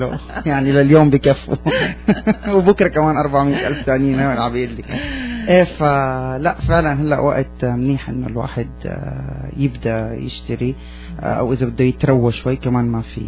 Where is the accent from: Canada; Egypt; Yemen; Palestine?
Canada; طبعا مبسوط ككندي. مبسوط كثير.